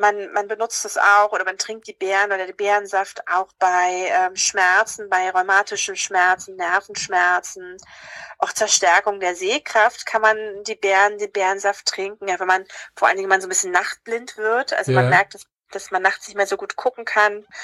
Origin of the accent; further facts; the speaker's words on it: Brandenburg, Germany; Oh, ich komme aus dem Havelland.